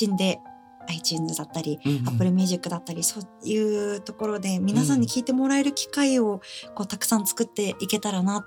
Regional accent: Yamagata, Japan; now in Tokyo, Japan; 私はですね、山形県出身ということで、地元の山形だったり、

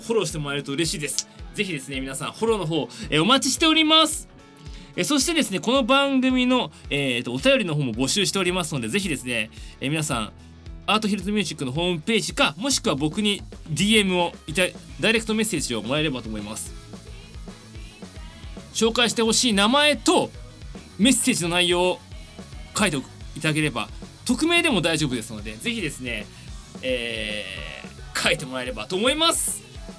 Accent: Tokyo, Japan; 平成2年3月14日なので2314って覚えてくれれば。そして、私東京出身なんです。東京都生まれの東京育ちですね。

